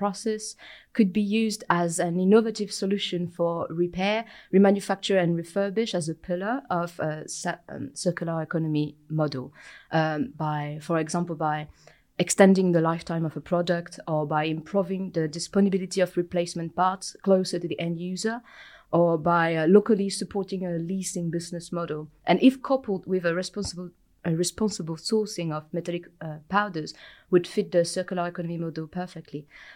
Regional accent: France; also born or lived in United Kingdom; I am originally from France, but I lived in the UK prior to arrived here. I arrived here quite recently

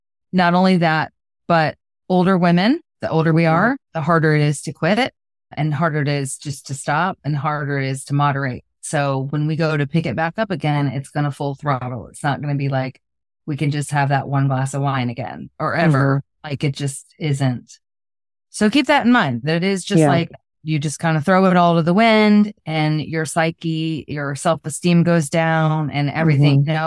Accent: Alpharetta, Georgia, United States; Okay. I'm from Alpharetta.

